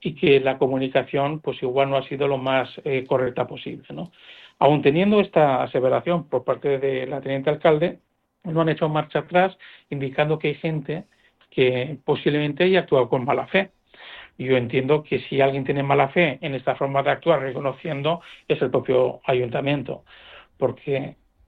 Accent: Bilbao, Basque Country, Spain; siendo yo bilbaíno

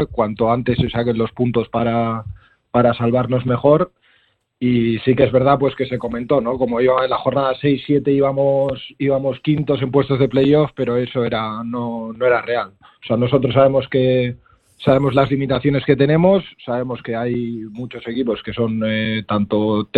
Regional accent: Arrigorriaga, Basque Country, Spain; yo soy de Arrigorriaga de toda la vida

